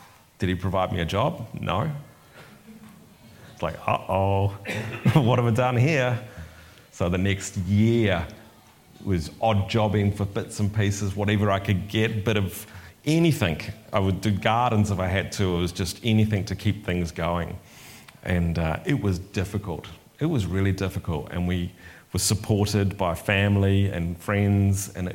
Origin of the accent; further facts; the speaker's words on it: Wellington, New Zealand; now in Tauranga, New Zealand; Problem was, I was from Wellington originally, and I didn't like Tauranga.